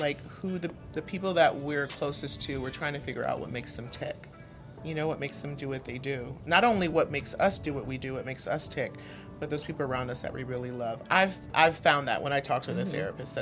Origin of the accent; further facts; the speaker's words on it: Houston, Texas, United States; also born or lived in San Antonio; I mean, I was born in San Antonio, but yeah, Houston is where I grew up.